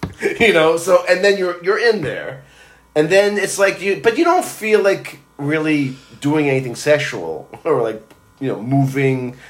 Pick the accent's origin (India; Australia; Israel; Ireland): Israel; that's the way I grew up in Israel. We had one day. Sunday was a work day.